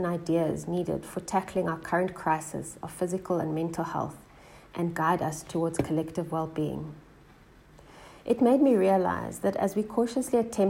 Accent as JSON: {"language": "English", "country": "South Africa", "said": "Being proudly South African is not just a hashtag."}